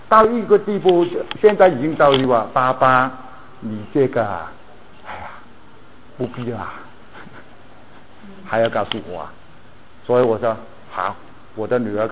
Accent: California, United States; 奇怪，我是加州来的

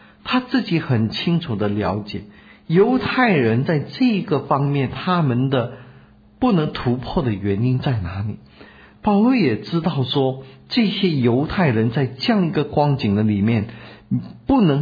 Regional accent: Fujian, China; 在我的同胞中间，我是福建人，我有机会向福建人传

